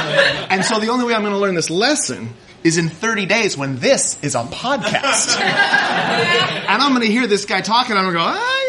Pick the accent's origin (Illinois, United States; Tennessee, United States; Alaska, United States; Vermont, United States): Alaska, United States; Kodiak; Now, when I grew up in Kodiak, Alaska, we had one channel